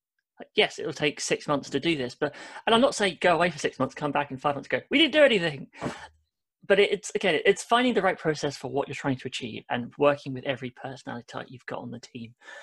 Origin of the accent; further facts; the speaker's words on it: Brighton, South East England, United Kingdom; I grew up on the south coast, Brighton way.